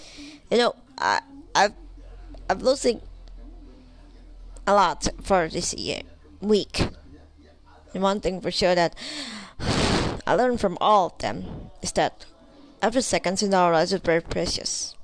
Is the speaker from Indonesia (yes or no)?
yes; Indonesia; English is a second language; long also what happened here in my hometown. We just got the earthquakes in 2 p.m. right now. It's about GMT plus 7. It's in the West Indonesian time